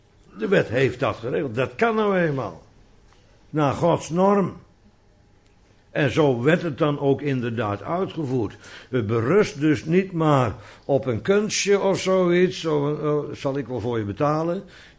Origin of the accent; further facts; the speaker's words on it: Bodegraven, South Holland, Netherlands; En bij ons in Bodegraven vroeger was het 7 cent de aardbei.